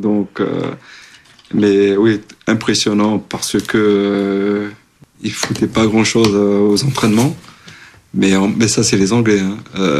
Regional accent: Réunion, France; Les Portugais, il y en a beaucoup chez nous à La Réunion.

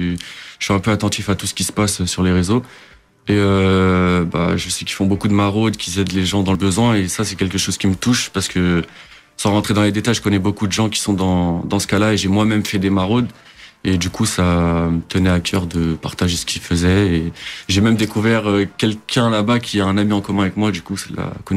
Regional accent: Algarve, Portugal; parce que moi je suis originaire de l'Algarve

